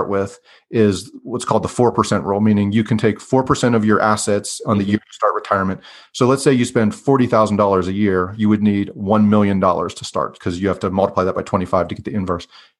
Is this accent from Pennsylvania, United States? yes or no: yes; Pennsylvania, United States; I grew up in Western Pennsylvania.